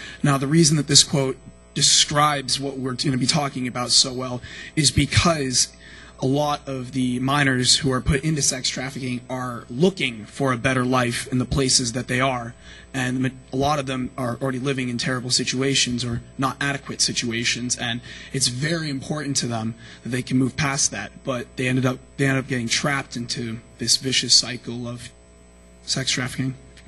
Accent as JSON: {"language": "English", "town": "Cape Cod", "region": "Massachusetts", "country": "United States", "said": "I am from Cape Cod, Massachusetts."}